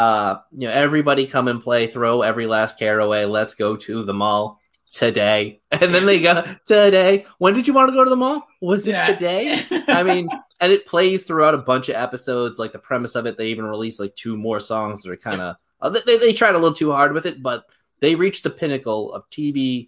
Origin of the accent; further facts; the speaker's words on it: Malden, Massachusetts, United States; We're from Malden.